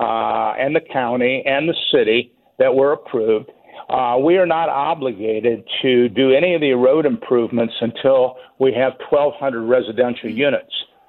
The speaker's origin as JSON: {"language": "English", "town": "Omaha", "region": "Nebraska", "country": "United States", "tie": "born or raised there", "also_born_or_lived": "Chesterfield", "said": "It reminds me, I grew up in Omaha, and there was a mall called the Crossroads Mall."}